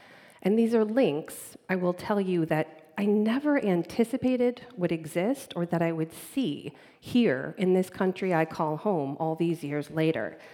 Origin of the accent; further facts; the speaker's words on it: United States; they've really struck me as a journalist and as an American.